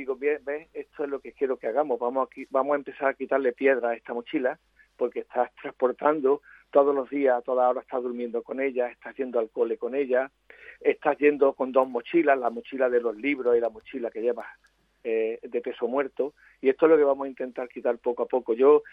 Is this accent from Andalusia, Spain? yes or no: yes; Puente Genil, Andalusia, Spain; hace ya mucho tiempo que llevo un programa de obesidad infantil en mi pueblo, en Puente Genil